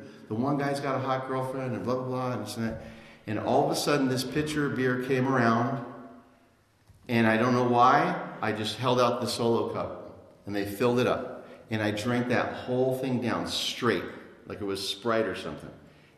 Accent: Santa Monica, California, United States; I grew up in Santa Monica.

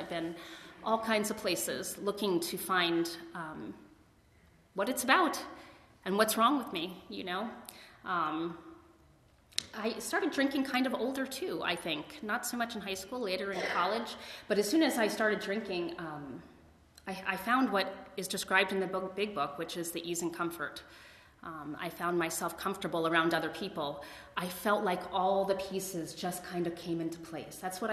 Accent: East Coast, United States; also born or lived in Pennsylvania; now in California, United States; So I grew up on the East Coast. I am not from California. I came here on what we call a geographic.

